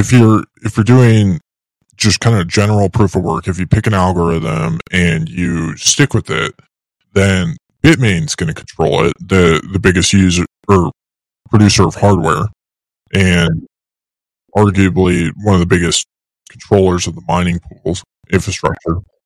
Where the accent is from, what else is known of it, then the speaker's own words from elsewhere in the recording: United States; is we're both American, which makes us both better by default, right?